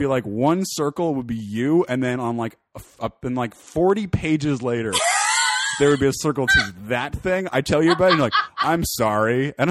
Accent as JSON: {"language": "English", "country": "Canada", "said": "I always say that I'm Canadian because I feel bad for things"}